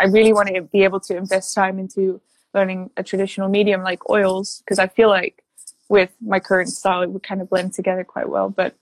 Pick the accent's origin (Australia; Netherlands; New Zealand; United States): Netherlands; now in United Kingdom; I'm from the Netherlands. I'm currently in the UK, but I'm a Dutch artist.